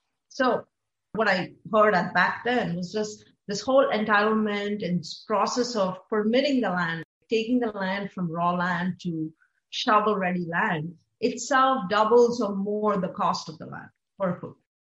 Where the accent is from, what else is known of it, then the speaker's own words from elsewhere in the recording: India; I saw this growing up in India as well.